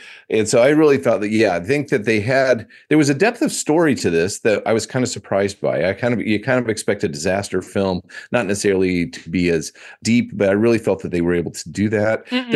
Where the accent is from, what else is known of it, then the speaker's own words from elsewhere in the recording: Tornado Alley, United States; I grew up in Tornado Alley. We grew up with the tornado drills and all that sort of stuff back in the United States.